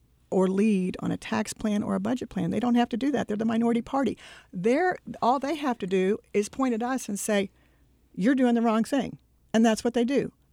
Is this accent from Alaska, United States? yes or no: no; Wichita, Kansas, United States; And of course, I'm from Wichita, where they have overturned every death penalty that most courts have handed down.